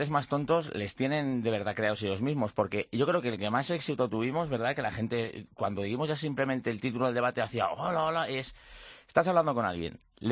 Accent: Valladolid, Castile and León, Spain; nosotros somos de Valladolid

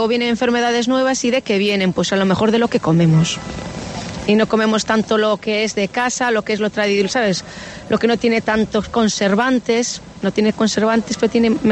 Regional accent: Ponteareas, Galicia, Spain; Yo soy de Puente Areas, de la zona de Vigo.

